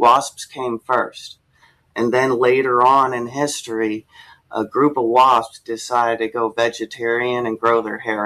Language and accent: English; California, United States; Well, as a Californian, a native Californian, I grew up with the wrong idea of what our beaches are supposed to look like